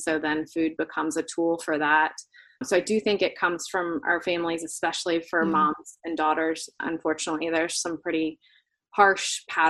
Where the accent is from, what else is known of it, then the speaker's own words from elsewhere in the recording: Florida, United States; I grew up in Florida and I grew up with a mom who loved to cook